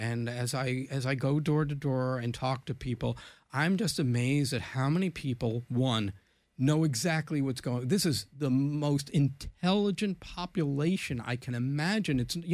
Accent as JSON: {"language": "English", "town": "Brooklyn", "region": "New York", "country": "United States", "said": "You know, Ed, you and I come from Brooklyn."}